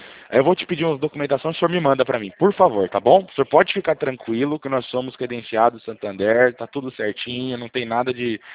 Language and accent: Portuguese; Pirassununga, São Paulo, Brazil; Eu sou de Pirassununga, meu escritório é em Pirassununga.